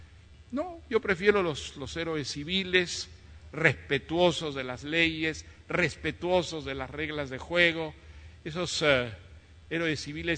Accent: Peru; Yo como peruano pues soy un experto en dictadores

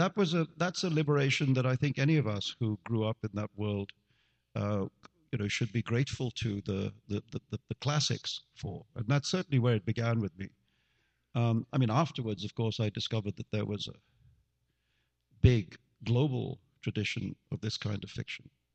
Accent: India; the love of the fantastic in fiction was born out of being a child growing up in India

